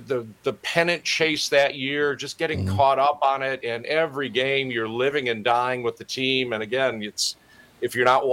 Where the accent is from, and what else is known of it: Wisconsin, United States; born or raised there